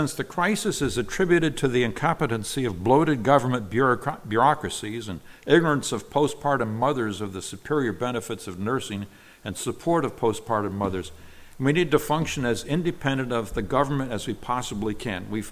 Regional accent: California, United States; We had, in the home church that I was raised in California, we had a lady.

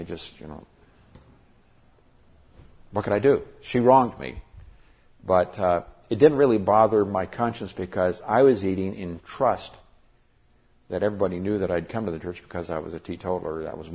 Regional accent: Nigeria; when I was raised in Nigeria, that was something that was endemic in the culture there.

